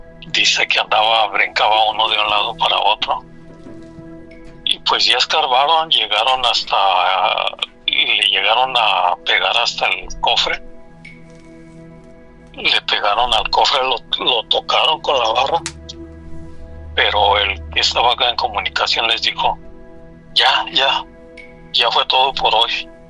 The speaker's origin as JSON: {"language": "Spanish", "region": "Guanajuato", "country": "Mexico", "said": "Yo soy de Guanajuato."}